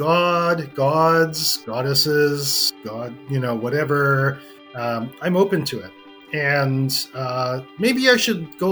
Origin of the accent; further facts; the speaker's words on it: Vancouver, British Columbia, Canada; I grew up in Western Canada in a city called Vancouver. Beautiful, amazing place to grow up, very multicultural.